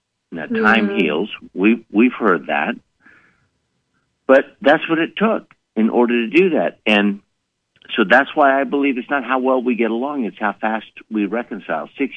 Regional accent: Glendale, California, United States; English is a second language; also born or lived in Pasadena; And I was born in Pasadena, California, which is in Southern California, in near LA. And what I learned is in a very highly populated Armenian community, which is Glendale, California

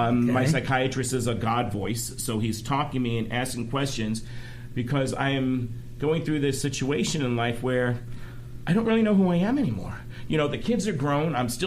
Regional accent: Queens, New York, United States; born there; Originally Queens. I was born in Jamaica Hospital, yes.

